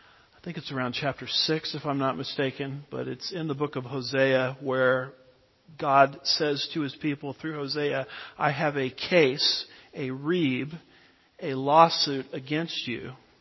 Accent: California, United States; now in Texas, United States; my home state, I don't know how proud I am to admit this anymore, is the great state of California out there on the left coast. And I moved, my wife and myself moved to the Promised Land, Texas, around end of 1999.

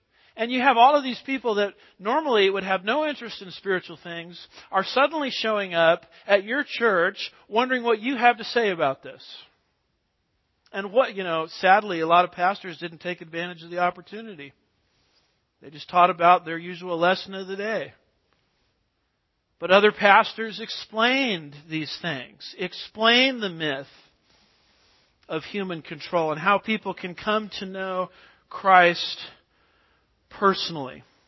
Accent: California, United States; I was raised in California. Earthquakes were very common.

